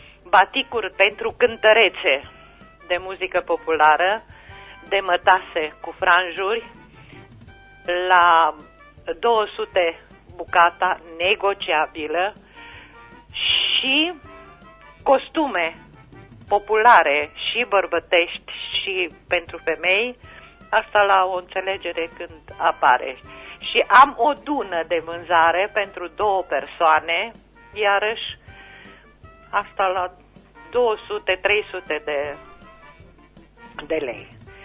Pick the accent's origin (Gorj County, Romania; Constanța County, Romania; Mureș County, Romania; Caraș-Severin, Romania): Caraș-Severin, Romania; Cuptoare; din Cuptoare.